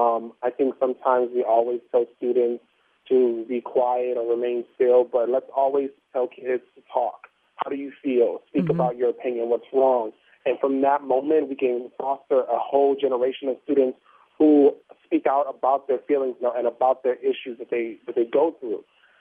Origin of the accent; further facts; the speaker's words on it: Houston, Texas, United States; Well, I am from Houston, Texas, and I joined the team.